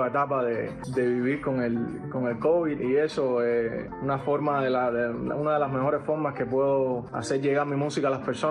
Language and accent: Spanish; Cuba; Crecí en Cuba, con mi padre, por supuesto, escuchando música, mucha música cubana